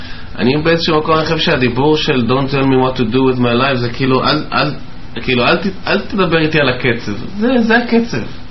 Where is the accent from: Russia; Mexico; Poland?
Mexico; moved away; אני גדלתי, אני נולדתי בחול וגדלתי במקסיקו, גדלתי בבית ספר בריטי, כך שהאנגלית היא בשבילי סוג של שפת אם